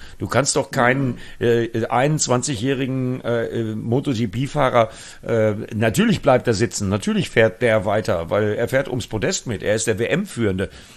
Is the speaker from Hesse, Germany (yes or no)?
no; Bremen, Germany; ich komme ja aus Bremen